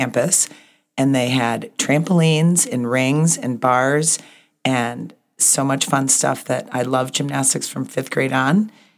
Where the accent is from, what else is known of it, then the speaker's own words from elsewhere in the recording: Oswego, New York, United States; moved away as an adult; now in Jackson, United States; No, I moved here in 1979. I'm from the Lake Ontario area, upstate New York. It's a town called Oswego.